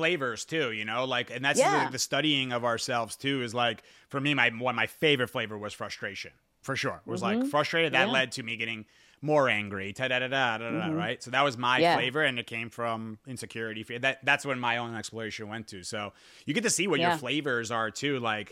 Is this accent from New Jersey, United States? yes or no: yes; New Jersey, United States; I'm from New Jersey. JoJo's from over this area too. She knows the deal.